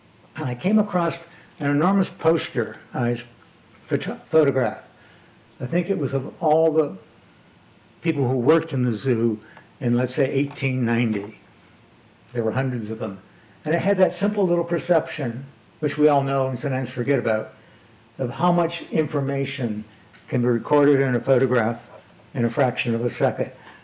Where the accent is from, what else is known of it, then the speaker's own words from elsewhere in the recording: Midwest, United States; moved away; I came from the Midwest, and Nancy and I settled here in the middle of the 60s.